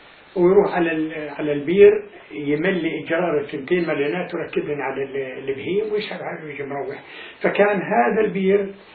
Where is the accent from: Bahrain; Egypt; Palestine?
Palestine; Gaza, Gaza Strip; اجرار الفخار هذولا كانوا يصنعوهم من عندنا في غزة.